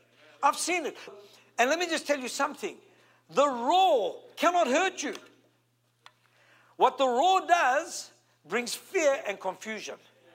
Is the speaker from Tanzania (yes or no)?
no; South Africa; I'm from South Africa. I've been in the Kruger National Park and other parks.